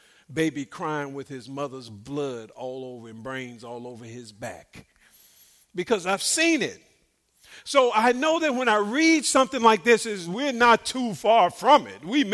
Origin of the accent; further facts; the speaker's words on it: Chicago, Illinois, United States; especially in my hometown. They call it Chicago Chirac. So, you know, they're killing some people in Chicago.